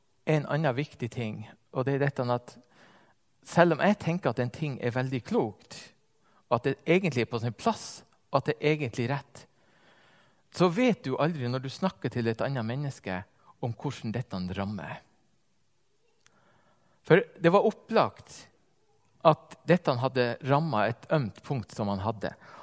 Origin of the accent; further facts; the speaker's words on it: Northern Norway, Norway; now in Stavanger, Norway; Jeg fikk en opplevelse av dette med kultur når jeg kom fra Nord-Norge og flyttet ned til Stavanger.